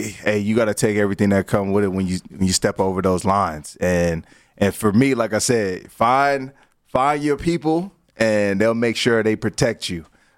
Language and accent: English; Washington, District of Columbia, United States; We were playing Washington. That's my hometown. So I jumped in.